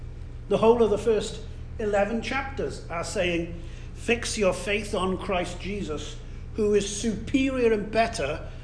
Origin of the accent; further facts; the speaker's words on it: Cardiff, Wales, United Kingdom; You could go and look at the church I grew up in Cardiff in Wales.